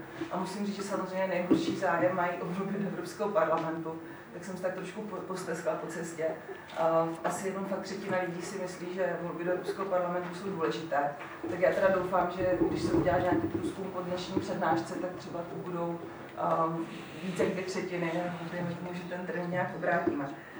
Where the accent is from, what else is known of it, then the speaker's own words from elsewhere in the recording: Zlín, Zlín Region, Czechia; pocházím z baťovského kraje, ze Zlína